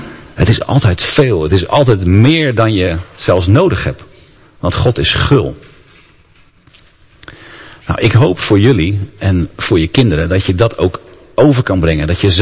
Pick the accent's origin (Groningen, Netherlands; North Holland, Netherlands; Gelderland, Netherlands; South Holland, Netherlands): South Holland, Netherlands; Rotterdam; Ik ben Rotterdammer